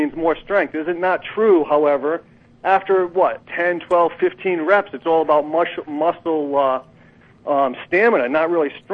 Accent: Rhode Island, United States; accent: Rhode Island; I've been down here for like 30 years, but I can't get rid of my Rhode Island accent.

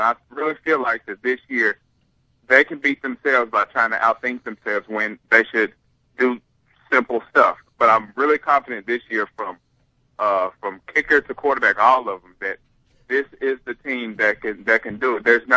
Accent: Tennessee, United States; Of course, I'm from Tennessee, so I wanted to see really what brought him to that team.

